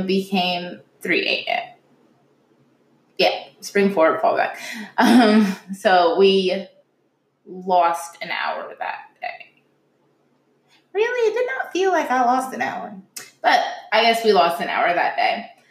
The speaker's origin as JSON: {"language": "English", "town": "New Orleans", "region": "Louisiana", "country": "United States", "tie": "born or raised there", "said": "I remember growing up in New Orleans and having to leave."}